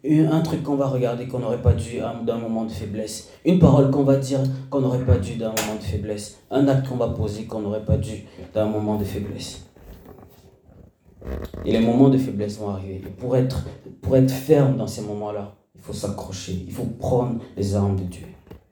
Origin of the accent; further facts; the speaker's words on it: Cameroon; moved away as an adult; Moi, j'ai grandi au Cameroun, et une chose qui m'a choqué quand je suis venu pour mes études